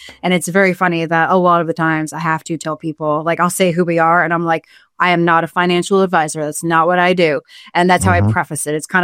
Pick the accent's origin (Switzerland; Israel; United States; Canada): United States; Charlotte, North Carolina; also born or lived in Long Island, New York; So I grew up in Charlotte, but I'm actually from Long Island, New York. But I did move down here when I was in first grade.